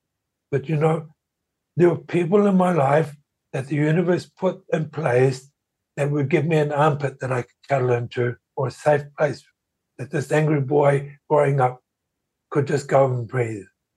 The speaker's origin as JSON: {"language": "English", "country": "New Zealand", "said": "And yeah, I'm Kiwi."}